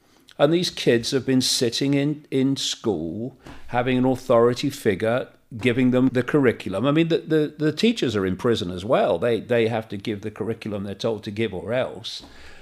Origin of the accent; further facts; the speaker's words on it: Leicester, East Midlands, United Kingdom; born there; I was born in 1952 in Leicester on a big working class council estate.